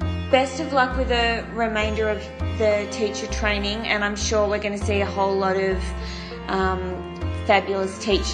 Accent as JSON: {"language": "English", "country": "Australia", "said": "As an Australian, I wouldn't have known that."}